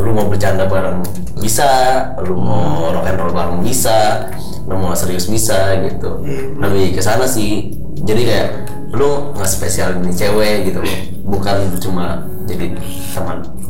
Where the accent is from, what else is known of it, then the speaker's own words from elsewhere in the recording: West Java, Indonesia; Sorry gue bukan orang Jawa, gue lebih ke Sunda.